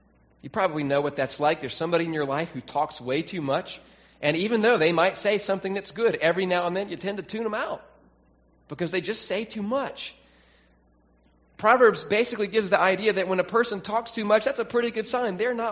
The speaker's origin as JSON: {"language": "English", "region": "Southern United States", "country": "United States", "tie": "born or raised there", "lives_now": "Long Island, United States", "said": "I had this stereotype from growing up in the South that people in the New York area were very cold and impersonal, and that means no conversation."}